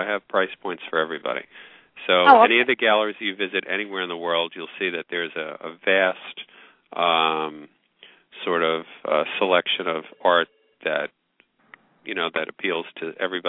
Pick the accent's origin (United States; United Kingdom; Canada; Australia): United States; New York; I am a New York City artist, and I went to visual arts, and I'm always in the city, even though I'm from Westchester.